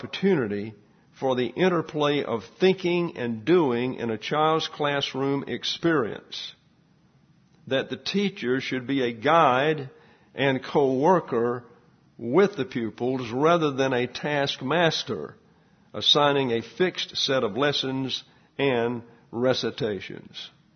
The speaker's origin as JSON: {"language": "English", "town": "Troy", "region": "Alabama", "country": "United States", "tie": "born there", "said": "I was born in Troy, Alabama."}